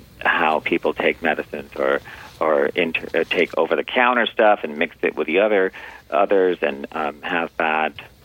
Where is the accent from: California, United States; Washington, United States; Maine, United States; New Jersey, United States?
California, United States; Los Angeles; I am from Los Angeles. Yes, absolutely.